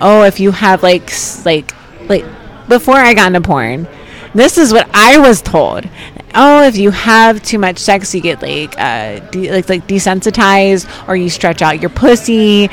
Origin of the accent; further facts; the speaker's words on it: New Jersey, United States; I'm from South Jersey.